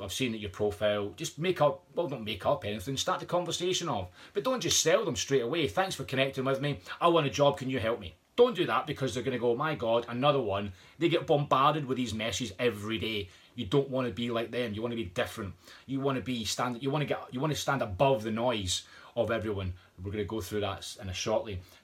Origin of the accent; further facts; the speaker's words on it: Scotland, United Kingdom; I'm Scottish, don't like spending £80 on something I don't need.